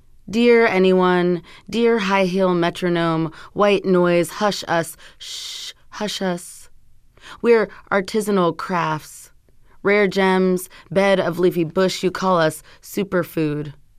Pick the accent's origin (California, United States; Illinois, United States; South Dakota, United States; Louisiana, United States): California, United States; San Bernardino; I grew up in the suburbs of California.